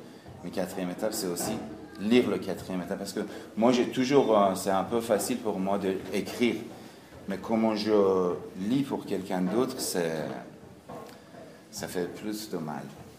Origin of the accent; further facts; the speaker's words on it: Iran; French is a second language; also born or lived in Greece